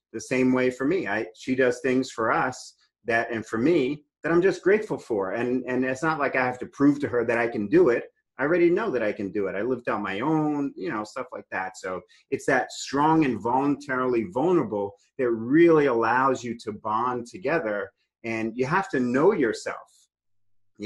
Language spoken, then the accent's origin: English; New York City, New York, United States; I'm from New York City, grew up on the subways.